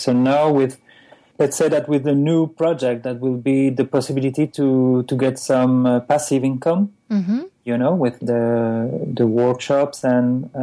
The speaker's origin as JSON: {"language": "English", "country": "Belgium", "also_born_or_lived": "Spain", "second_language": "English", "moved": "yes", "lives_now": "United States", "said": "Before that, I come from Belgium, where it's very complicated."}